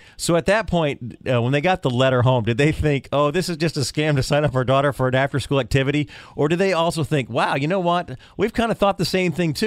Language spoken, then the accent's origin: English; United States; as an American, you know, there's a lot of hometown pride